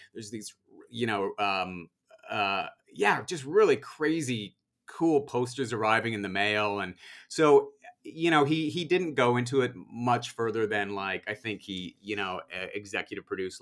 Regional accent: Vancouver, British Columbia, Canada; also born or lived in Ontario / Texas; So, you know, I'm Canadian. I was born in Ontario. We went to Texas for a short time and then more or less raised in Vancouver, BC, in the suburbs. And then New York.

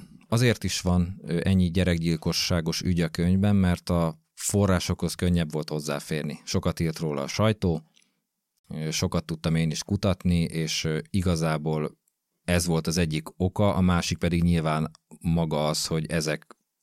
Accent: Gödöllő, Pest, Hungary; mert én gödöllői vagyok, illetve Gödöllőn nőttem föl. Ismertem a környéket

